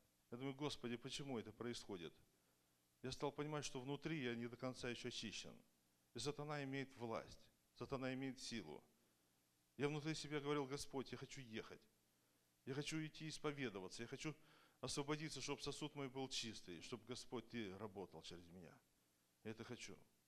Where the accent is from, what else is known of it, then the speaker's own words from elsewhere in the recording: Tacoma, Washington, United States; я из Такомы.